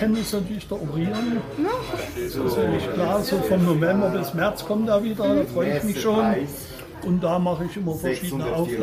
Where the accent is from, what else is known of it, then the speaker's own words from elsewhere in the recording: Rhineland-Palatinate, Germany; ich komme aus Deutschland. Westerwald, sagt euch nichts. Das ist zwischen südlich von Bonn, nördlich von Frankfurt am Main. Das ist ein Riesengebiet, ein Westerwald, das ist ein Naturgebiet. Und dort in einem kleinen Ort, da komme ich her.